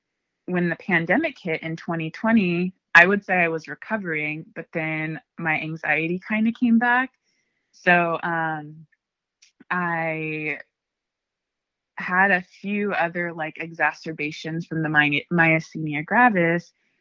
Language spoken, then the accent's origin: English; California, United States; I'm from Ventura County.